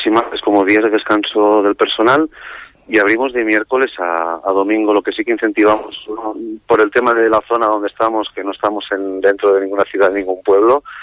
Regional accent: Lleida, Catalonia, Spain; los que somos de Lleida, hemos ido para Barcelona

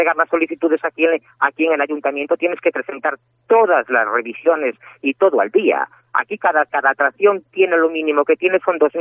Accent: Ferrol, Galicia, Spain; nosotros somos de aquí, de Ferrol, de toda la vida, de Ferrol, en Parralanos, nados en Ferrol.

